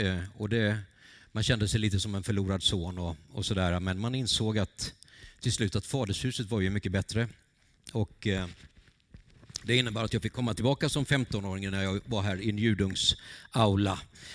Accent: Vetlanda, Jönköping County, Sweden; så här växte jag upp och mina kära föräldrar bodde här ute i Skede.

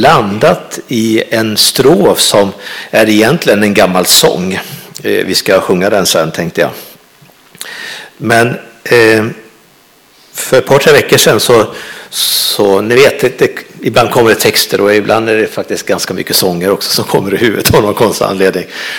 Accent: Flen, Södermanland, Sweden; När jag växte upp i Flen, då gick jag i mellanstadiet och högstadiet.

